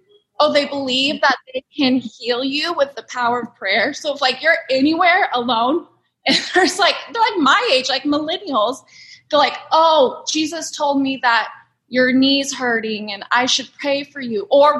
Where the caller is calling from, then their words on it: Sacramento, California, United States; I'm in Sacramento. So it's like 2 hours south of Reading. And so, yeah, we moved here a few years ago.